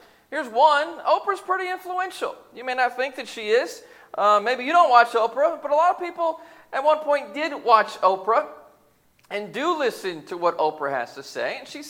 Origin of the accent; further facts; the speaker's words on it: Indianapolis, Indiana, United States; I grew up in Indianapolis, 30 minutes the other direction from here, so I've got some family here as well tonight.